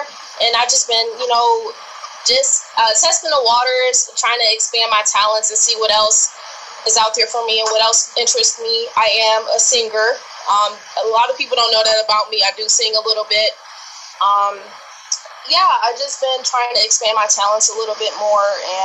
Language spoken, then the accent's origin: English; Cleveland, Ohio, United States; now in Canton, United States; I'm 19 years old. I am from Cleveland. I moved to Canton, Ohio when I was about 12 years old